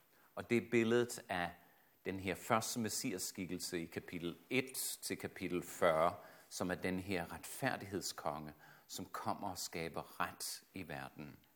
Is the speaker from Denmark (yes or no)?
no; Australia; som teenager, der voksede jeg op i Australien